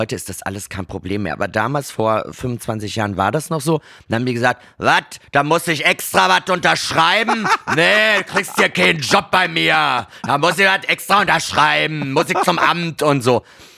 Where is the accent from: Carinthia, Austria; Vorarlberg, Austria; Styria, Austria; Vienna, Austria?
Carinthia, Austria; now in Germany